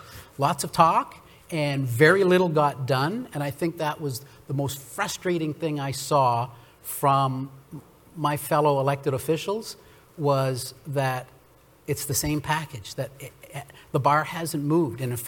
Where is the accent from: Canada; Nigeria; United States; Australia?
Canada; North Bay, Ontario; my hometown of my where I was born in North Bay, we lost 3% of our population in the last census.